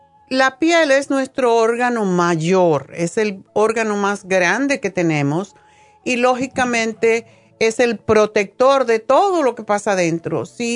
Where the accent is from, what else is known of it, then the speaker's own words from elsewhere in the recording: Spain; moved away; cuando yo vine de España y pasé el examen